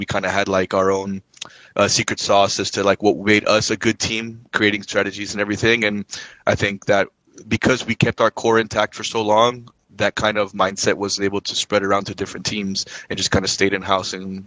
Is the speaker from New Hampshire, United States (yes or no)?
no; Miami, Florida, United States; You know, he's like from middle America and I'm from Miami, Hispanic from Miami, so we're so different.